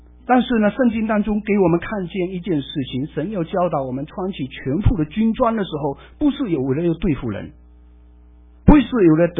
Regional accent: United States; 他的 Wesley 跟我们美国人认识的这个 Wesley 不大一样

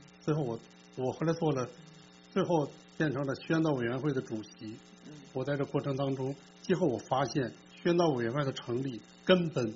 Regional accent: Beijing, China; 我是北京人，生在北京，长在北京。我是北京理工大学毕业，学的是自动控制和计算机。

